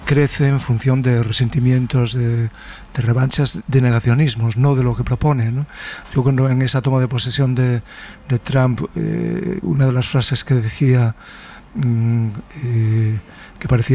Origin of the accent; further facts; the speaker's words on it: A Coruña, Galicia, Spain; born there; Nací cerca en Monte Alto, donde está la torre, pero después tuvimos nuestra mutación hacia ese extremo y allí pues sí, tuve una, digamos también una parte de vida de niño campesino, ¿no?